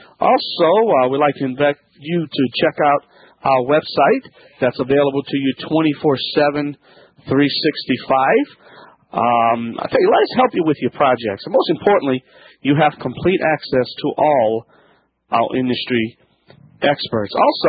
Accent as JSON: {"language": "English", "region": "Louisiana", "country": "United States"}